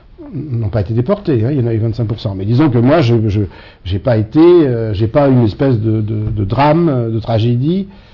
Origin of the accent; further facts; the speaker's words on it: Paris, Île-de-France, France; born there; Je suis né à Paris, dans le 10e arrondissement